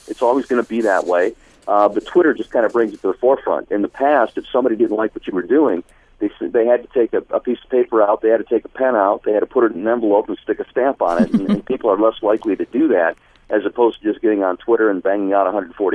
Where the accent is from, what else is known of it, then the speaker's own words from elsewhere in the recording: Detroit, Michigan, United States; it's a dream come true for me as a native Detroiter to be able to do games for my hometown team.